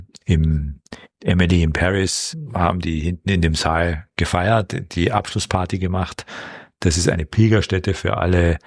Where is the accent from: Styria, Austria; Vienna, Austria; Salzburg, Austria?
Vienna, Austria; Also bin ja in Hitzing aufgewachsen in Wien. Und dann bin ich so langsam weggegangen zum Studieren